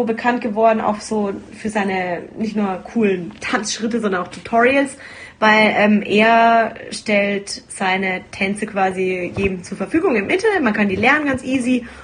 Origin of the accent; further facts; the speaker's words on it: Nuremberg, Bavaria, Germany; in meiner Heimatstadt in Nürnberg